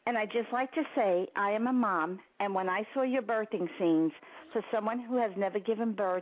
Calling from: Indiana, United States; I'm calling from Indiana.

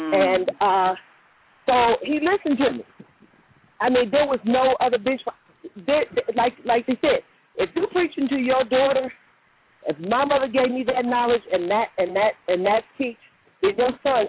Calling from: Chicago, Illinois, United States; I'm calling from Chicago.

